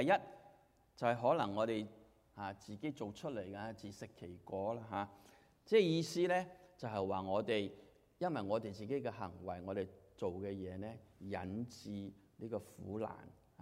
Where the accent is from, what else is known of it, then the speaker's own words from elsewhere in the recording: Hong Kong; 喺香港咧，而我哋好多人喺香港嚟，我哋香港人个个都系好苗条嘅吓